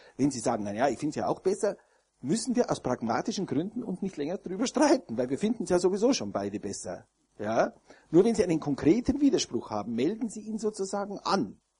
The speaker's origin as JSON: {"language": "German", "region": "Bavaria", "country": "Germany", "tie": "born or raised there", "said": "Ja, also ich bin in Bayern aufgewachsen"}